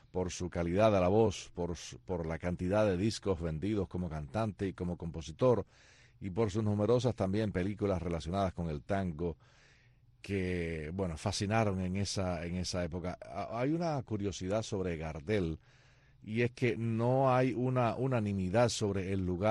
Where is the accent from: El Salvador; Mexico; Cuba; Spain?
Cuba; moved away; hace muchísimos años, hace muchos años yo me fui de Cuba.